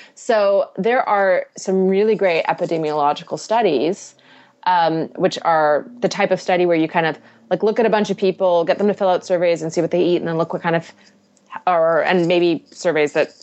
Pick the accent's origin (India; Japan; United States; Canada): Canada; I'm Canadian. Of course I speak French.